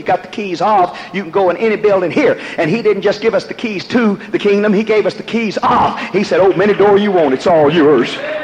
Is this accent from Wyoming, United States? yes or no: no; Louisiana, United States; If Paul didn't say it, I'm not a Cajun from South Louisiana.